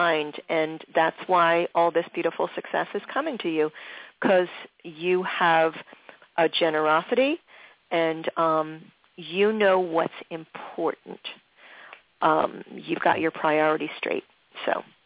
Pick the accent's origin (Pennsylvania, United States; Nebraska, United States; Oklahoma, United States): Pennsylvania, United States; Philadelphia; that means a lot to folks who are born and raised in Philly, because there are so many of us who don't live there anymore.